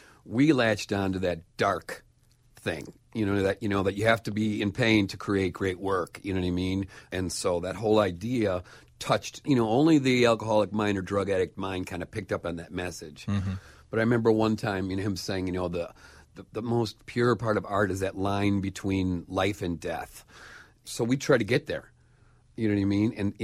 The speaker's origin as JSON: {"language": "English", "town": "Chicago", "region": "Illinois", "country": "United States", "said": "You know, I'm a Chicagoan, and I'm like, isn't Second City like some tourist trap?"}